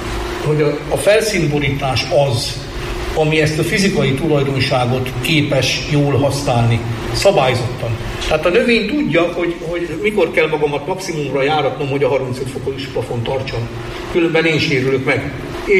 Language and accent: Hungarian; Hungary; én még áltételen Balaton mellett nőttem fel.